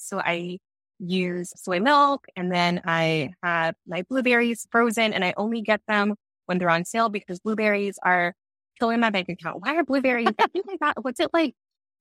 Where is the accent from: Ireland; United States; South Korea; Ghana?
Ghana; And I'm from Ghana. So we call it pear in Ghana